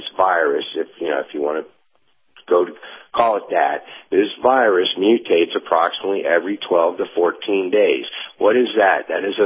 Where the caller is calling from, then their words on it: Tennessee, United States; in East Tennessee again.